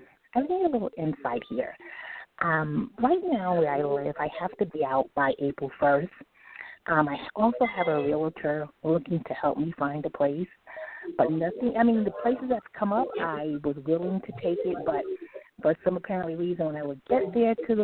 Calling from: New York City, New York, United States; I'm calling from New York City.

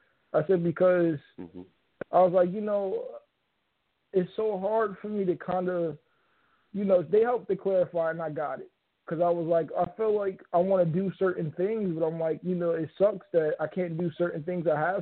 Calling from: Virginia, United States; I'm calling from Virginia.

